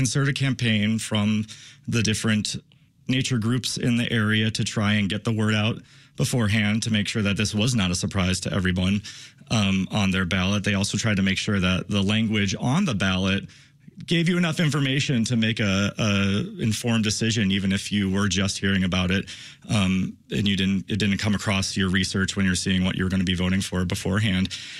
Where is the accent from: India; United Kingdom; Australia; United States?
United States; Joliet, Illinois; And Pilcher Park in Joliet, my hometown, the Joylet.